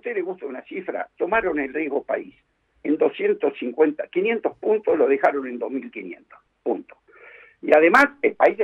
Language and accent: Spanish; Argentina; Así que yo estoy orgulloso de esa, como argentino